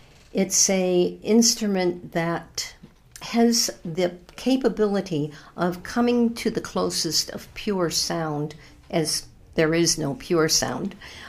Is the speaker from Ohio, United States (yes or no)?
no; Vermont, United States; now in San Diego, United States; I'm from Vermont, currently living in San Diego.